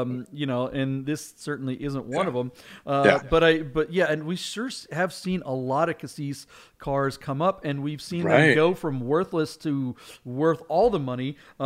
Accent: Snohomish, Washington, United States; And it was barely over $30,000 for my hometown in Snohomish, Washington.

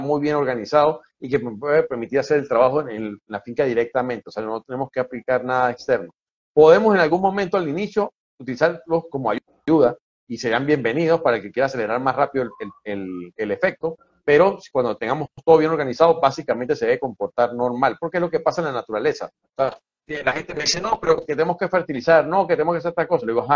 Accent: Venezuela; como decimos en mi país, en Venezuela

